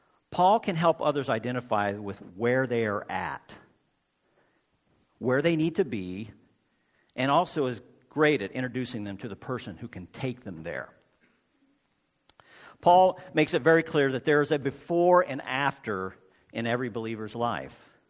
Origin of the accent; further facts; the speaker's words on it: Dallas, Texas, United States; also born or lived in Los Angeles; growing up in Dallas in the 1980s, being gay wasn't an option.